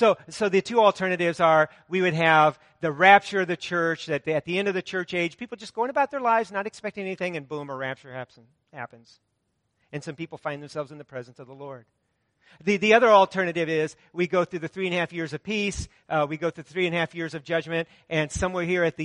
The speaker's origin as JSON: {"language": "English", "town": "Cannon Falls", "region": "Minnesota", "country": "United States", "tie": "born or raised there", "said": "Part of my life, I grew up in Cannon Falls"}